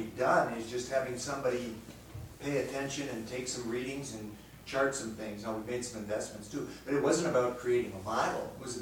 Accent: Washington, District of Columbia, United States; I'm from the Washington, D.C. area, and there are lots of nonprofits

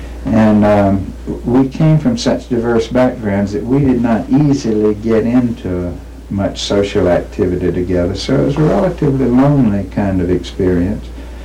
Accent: the South, United States; accent: Southern; That's one reason I hold on to my Southern accent and try to maintain its purity.

